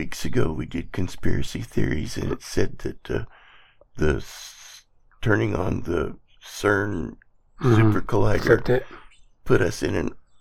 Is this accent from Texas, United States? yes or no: yes; Texas, United States; born there; I was born in Texas.